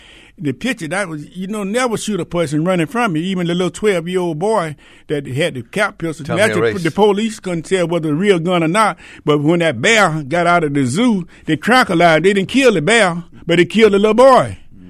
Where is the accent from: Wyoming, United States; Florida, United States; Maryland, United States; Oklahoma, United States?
Florida, United States; Pensacola; Yeah, my father had a barber shop in Pensacola. That's how I was raised up